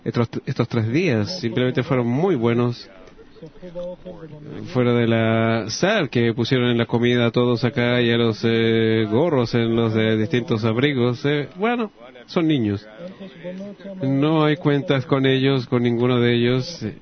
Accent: Moscow, Russia; Spanish is a second language; de Moscú.

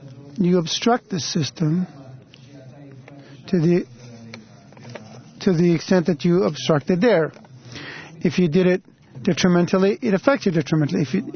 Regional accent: New York, United States; from New York.

